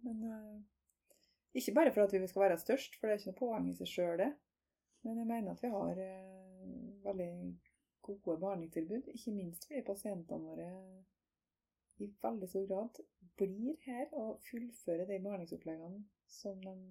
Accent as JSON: {"language": "Norwegian", "region": "Møre og Romsdal", "country": "Norway", "tie": "born or raised there", "lives_now": "Trondheim, Norway", "said": "Jeg er opprinnelig fra Nordmøre, der jeg vokste opp i bygd, nett mellom Molde og Kristiansund."}